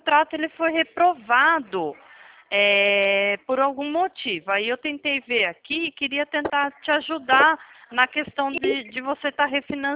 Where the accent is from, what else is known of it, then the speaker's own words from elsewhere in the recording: São Paulo, Brazil; Eu não sou do Rio, eu sou de São Paulo